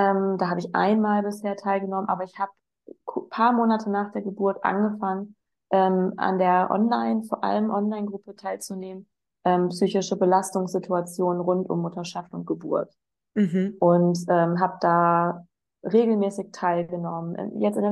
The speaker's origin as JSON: {"language": "German", "town": "Osnabrück", "region": "Lower Saxony", "country": "Germany", "tie": "born there", "said": "Ich komme aus Osnabrück gebürtig."}